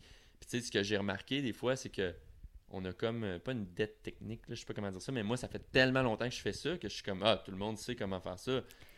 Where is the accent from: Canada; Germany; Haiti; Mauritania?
Canada; Saguenay, Quebec; Tu sais je viens du Saguenay là, je pense que ça vient de là